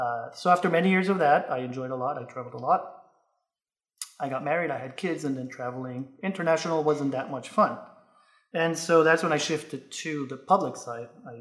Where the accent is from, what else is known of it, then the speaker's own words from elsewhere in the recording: Venezuela; also born or lived in Pennsylvania, United States; I was born a long time ago in Pennsylvania. life happened. I grew up in Venezuela. My parents are Venezuelans. I went to college there. I got married there.